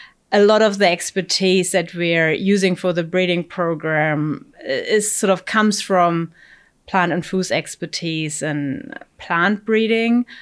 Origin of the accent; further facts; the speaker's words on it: Germany; moved away as an adult; also born or lived in Australia / Sweden; now in New Zealand; So originally I'm from Germany and I moved and traveled around quite a bit for my work and studies. After studying in Germany, I went to Australia, then did my PhD in New Zealand and then went to Sweden for 8 years.